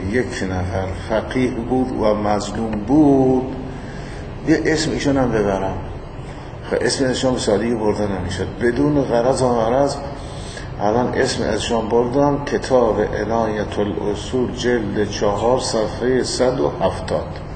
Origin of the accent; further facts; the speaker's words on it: Firuzabad, Fars, Iran; ایرانی هم از فیروزآباد، آمدم وطنم